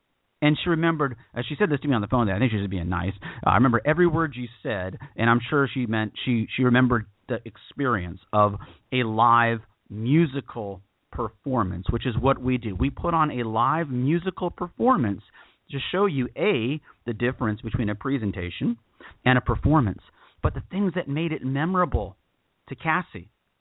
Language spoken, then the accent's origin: English; Texas, United States; Yes, I'm from Texas, but I became a Pittsburgh Steelers fan in second grade